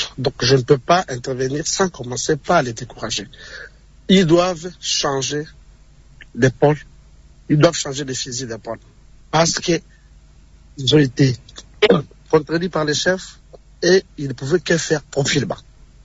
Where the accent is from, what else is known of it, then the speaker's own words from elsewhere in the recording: DR Congo; nous, les Congolais.